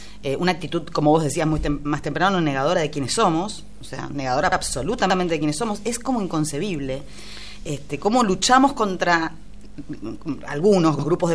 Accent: Mendoza, Argentina; de las cosas que nos tienen que importar como mendocinos y argentinos.

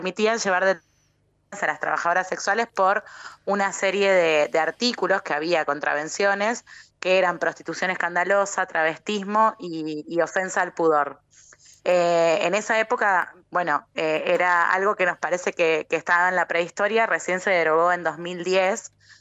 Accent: Santa Fe, Argentina; que soy santafesina, así que un orgullo siempre

